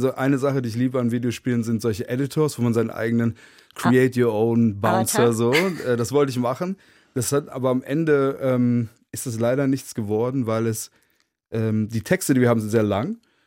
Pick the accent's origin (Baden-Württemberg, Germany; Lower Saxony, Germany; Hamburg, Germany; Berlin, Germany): Berlin, Germany; hier als Berliner, alle.